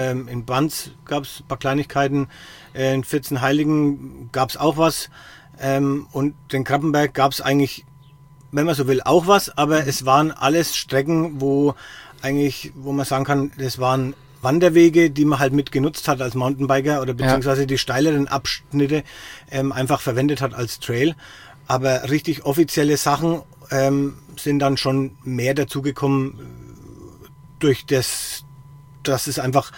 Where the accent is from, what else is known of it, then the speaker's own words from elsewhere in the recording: Kösten, Bavaria, Germany; also ich bin selbst aus Kösten. Ist bei Lichtenfels ein kleines Dorf.